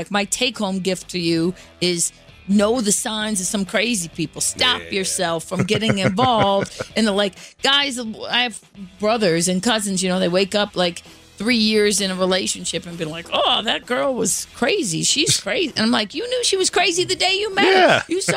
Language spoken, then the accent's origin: English; Cleveland, Ohio, United States; I'm from Cleveland.